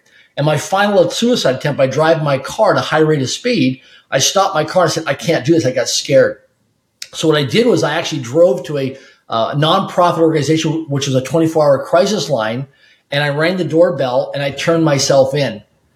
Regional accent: Swift Current, Saskatchewan, Canada; Grew up in a city of less than 20,000 people in population, middle income family. I'm Canadian, so grew up in a place called Swift Current, Saskatchewan, Canada.

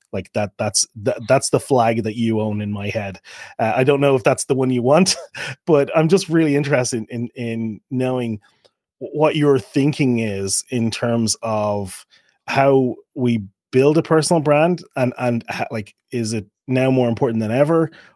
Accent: Ireland; which as somebody Irish, it's unfortunate because I can never ask for anything with Irish because it goes into the top of the morning and bigara kind of stuff, which is, abhorrent to most of us from Ireland.

